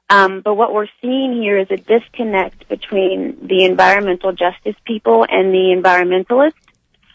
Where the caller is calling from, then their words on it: Louisville, Kentucky, United States; I'm calling from Louisville, Kentucky.